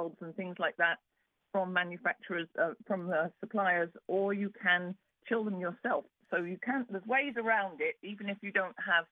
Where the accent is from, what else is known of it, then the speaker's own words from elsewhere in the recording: England, United Kingdom; now in United States; you said I grew up in England, so we used to have the woods with all of the bluebells